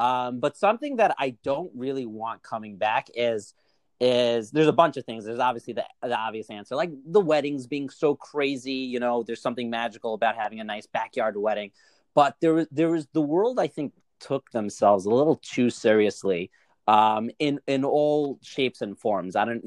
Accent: Brooklyn, New York, United States; Originally from Brooklyn, from Flatbush. I usually get flack for saying that. But no, I love that I'm originally from Flatbush.

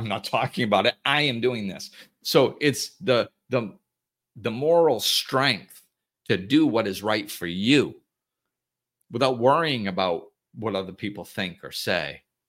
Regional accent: Gardner, Massachusetts, United States; You know, I grew up in Gardner, Massachusetts, and I'll tell you, man, what a great place to grow up.

